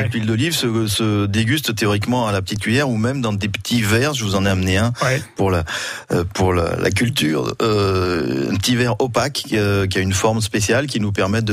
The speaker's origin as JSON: {"language": "French", "town": "Villefranche-sur-Saône", "region": "Auvergne-Rhône-Alpes", "country": "France", "accent": "Lyonnais", "lives_now": "Cadenet, France", "said": "Moi, je suis des Lyonnais, enfin, je suis de Villefranche-sur-Saône, capitale du Beaujolais. Ouais. Mais ça fait 20 ans que j'habite à Cadenet."}